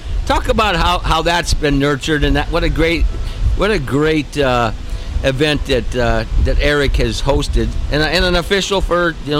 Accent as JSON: {"language": "English", "region": "Midwest", "country": "United States", "moved": "yes", "said": "You know, I came from the Midwest all 7 years ago"}